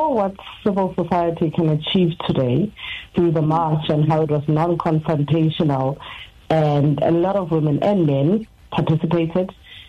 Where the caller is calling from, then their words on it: Durban, KwaZulu-Natal, South Africa; I am calling you from Durban.